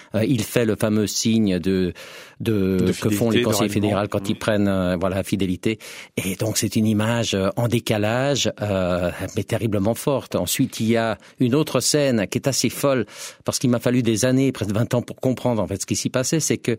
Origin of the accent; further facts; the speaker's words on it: Geneva, Switzerland; Moi, qui partout dans tous mes actes, c'est marqué Genevois, très bien, je suis Genevois, mais j'ai un acte d'origine dans le canton de Berne, où depuis 200 ans, il n'y a pas un seul de personne de ma famille qui n'y vit.